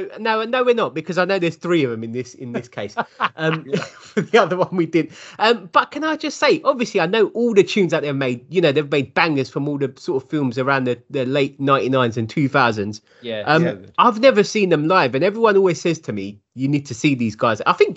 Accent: London, United Kingdom; accent: London; where are you from, kind of thing. And I was like, obviously, in my most English, I was like, London

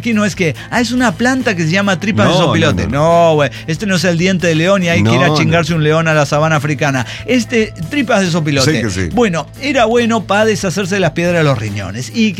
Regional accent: Sinaloa, Mexico; Yo, a ver, soy sinaloense

